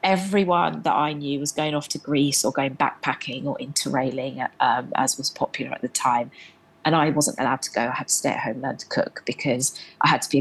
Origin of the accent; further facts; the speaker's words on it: Tanzania; born there; Her dad was not very well back in Tanzania, where I was born in Tanzania.